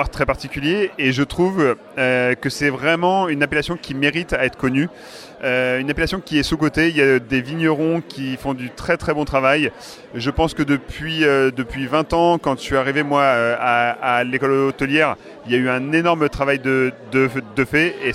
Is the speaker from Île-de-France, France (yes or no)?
no; Meung-sur-Loire, Centre-Val de Loire, France; Bah oui, j'ai grandi ici à Main-sur-Loire. Donc j'ai grandi ici, j'ai fait mon lycée hôtelier à Olivet.